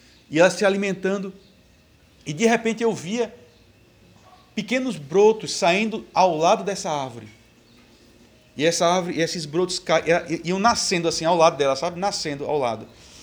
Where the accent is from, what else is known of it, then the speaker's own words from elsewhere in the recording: Belém, Pará, Brazil; now in Natal, Brazil; Eu sou de Belém do Pará, né, não tenho familiares aqui